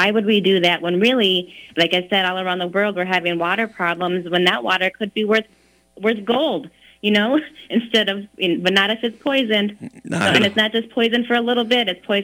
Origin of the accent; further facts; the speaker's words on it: Minnesota, United States; born there; You know, I was born on the Iron Range.